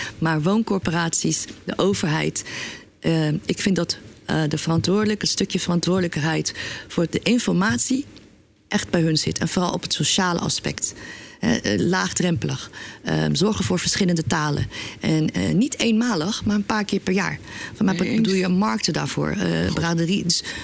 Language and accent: Dutch; The Hague, South Holland, Netherlands; in onze wijk in Den Haag, waar ik vandaan kom, zijn ze al aan het overleven.